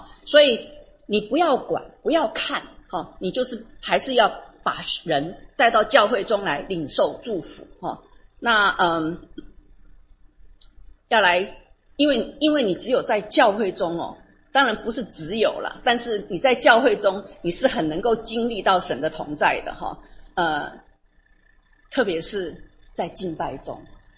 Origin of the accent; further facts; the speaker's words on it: Taiwan; 我们台湾人讲世俗人